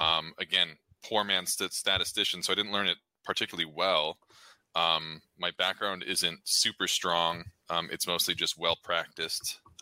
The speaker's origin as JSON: {"language": "English", "region": "California", "country": "United States", "said": "So I was born in California. I'm from Orange County."}